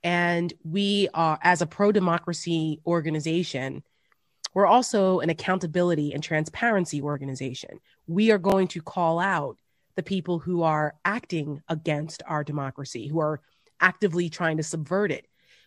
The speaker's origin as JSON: {"language": "English", "region": "New Jersey", "country": "United States", "tie": "born or raised there", "said": "You have Representative Mikey Sherrill from my home state of New Jersey asking for an investigation."}